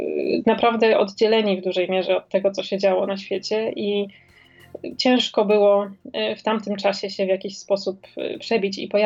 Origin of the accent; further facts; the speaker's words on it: Warsaw, Masovian Voivodeship, Poland; Ja pochodzę z Warszawy